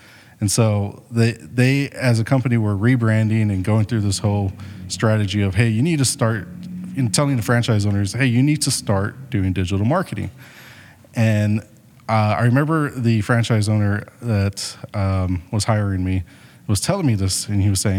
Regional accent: San Antonio, Texas, United States; And so I'm from San Antonio, Texas.

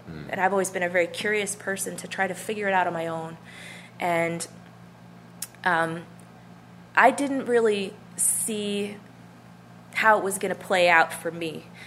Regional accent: Buffalo, New York, United States; Yes, I grew up in Buffalo, New York, actually, and my dad was a Baptist pastor

